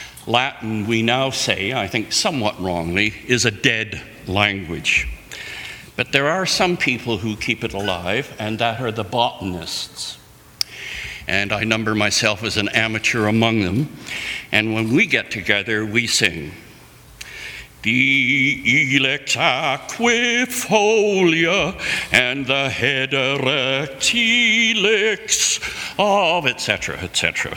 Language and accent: English; Canada; now in United States; As a Canadian, I was proud to see that this … which we just sang, was in their hymnal.